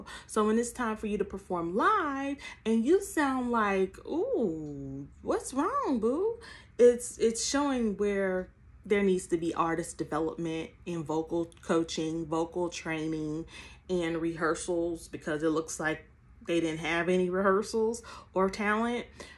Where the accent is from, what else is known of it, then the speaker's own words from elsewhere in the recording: Columbus, Georgia, United States; She's actually from my hometown of Columbus, Georgia.